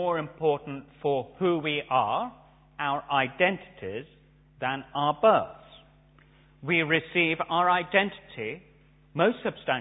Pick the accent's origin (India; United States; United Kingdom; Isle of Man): India; born there; I was born to Indian Parsi parents, and therefore I am, racially speaking, an Indian. I was born in India, therefore I became an Indian citizen.